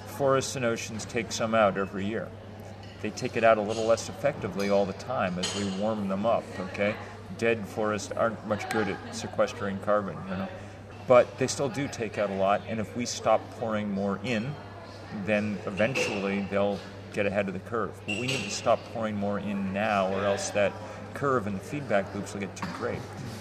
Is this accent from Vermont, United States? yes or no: yes; Vermont, United States; in 2006, I organized a march across Vermont, my home state, with 1,000 people